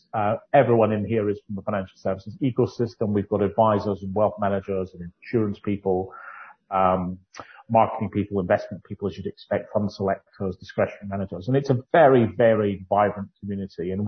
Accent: Scotland, United Kingdom; accent: Doric; first language Doric; Long story short, I'm a Scot. I grew up in the northeast of Scotland, so I'm a native Doric speaker, so I shall anglicise quite happily for you

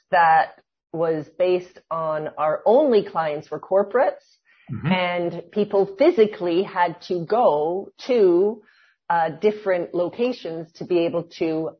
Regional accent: Canada; accent: Canadian; also born or lived in South Africa; now in Olinda, Brazil; my accent's Canadian, but I was born in South Africa. Mm-hmm. I grew up in Canada. But that global, my parents are British as well, live in Brazil. I'm talking to you from Olinda, Brazil, where I've lived for 17 years.

